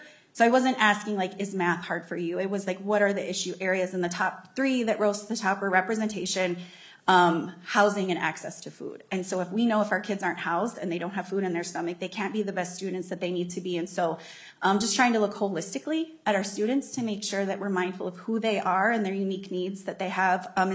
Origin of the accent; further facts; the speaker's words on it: Minnesota, United States; But I just never want another kid in Minnesota to feel like I did in our education systems.